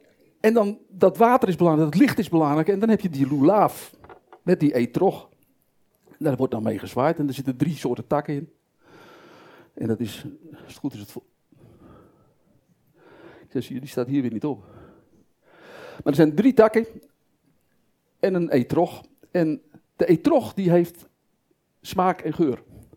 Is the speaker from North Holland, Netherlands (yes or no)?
yes; Zaandam, North Holland, Netherlands; Ja, ik kwam uit Zaandam, zoals ik al zei.